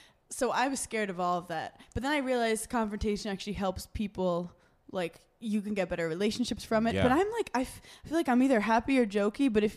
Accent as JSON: {"language": "English", "region": "New York", "country": "United States", "said": "I'm a New Yorker. Like shit talking is what I do."}